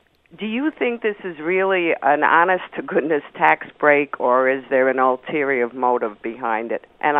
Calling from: Aurora, Illinois, United States; Oh, I'm from Aurora.

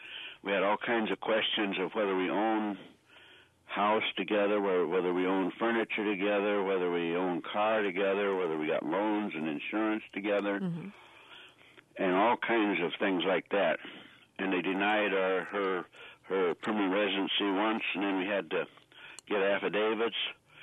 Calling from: Rockford, Illinois, United States; Yeah, I'm from Rockford, Illinois.

